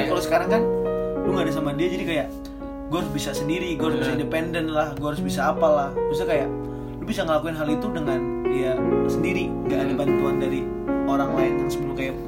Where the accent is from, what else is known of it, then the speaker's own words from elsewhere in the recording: Cilacap, Central Java, Indonesia; also born or lived in Bandung; Gue asal dari Cilacap.